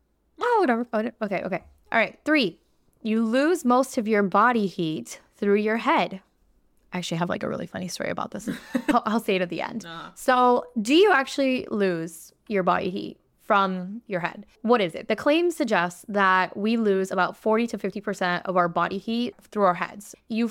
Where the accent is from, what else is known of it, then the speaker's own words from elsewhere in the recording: United States; I'll just say because we grew up here in the United States.